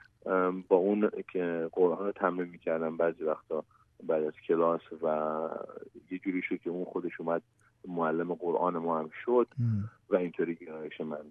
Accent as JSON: {"language": "Persian", "country": "Iran", "also_born_or_lived": "Turkey", "moved": "yes", "said": "ما اول اینکه از ایران اومدم به ترکیه،"}